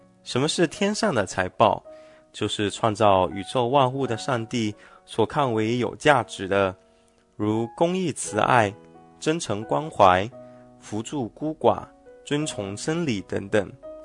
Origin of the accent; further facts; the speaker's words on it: Hong Kong; 我成长于经济起飞阶段的香港，家境清贫，曾住山边寮屋及政府屋村